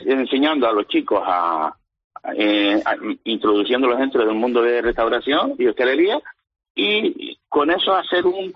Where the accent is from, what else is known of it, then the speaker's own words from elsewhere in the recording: Jinámar, Canary Islands, Spain; Yo que nací y me crié aquí en Jinamar, justo encima de la Casa de la Condesa, donde solo había tomateros y plataneras